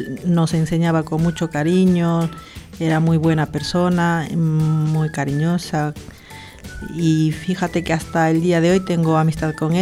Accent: Peru; born there; Yo nací en Perú.

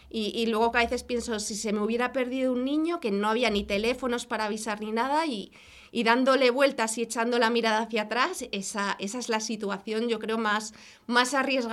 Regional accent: Palma, Balearic Islands, Spain; Estaba en Palma de Mallorca porque por motivos de trabajo de mi padre vivíamos allí

